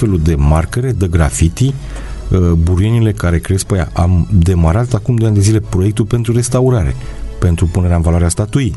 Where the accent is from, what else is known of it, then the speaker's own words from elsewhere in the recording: Romania; De la Bruxelles ne iubesc pe noi că suntem români și...